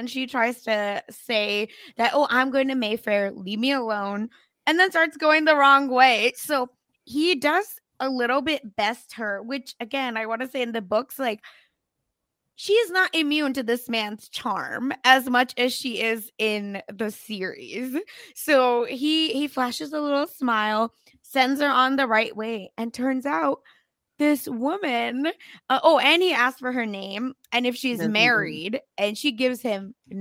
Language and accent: English; Mumbai, Maharashtra, India; They're from Bombay, my hometown.